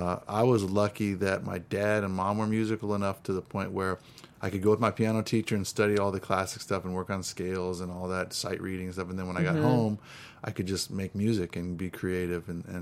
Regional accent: Los Angeles, California, United States; also born or lived in Boston; I was born in Boston. You know, my parents were both in college, actually going to music school, New England Conservatory of Music. And then my dad went to Berkeley as well. And I was born there and then moved to Los Angeles

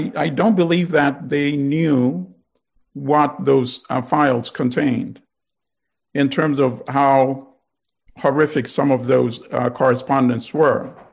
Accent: Uganda; also born or lived in Tanzania; I was born in Uganda, so I grew up partly in Uganda and in Tanzania.

